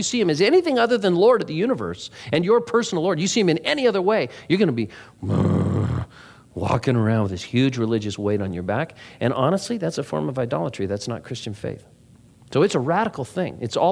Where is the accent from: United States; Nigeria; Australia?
United States; California; And we're from Orange County. I'd never seen a deer.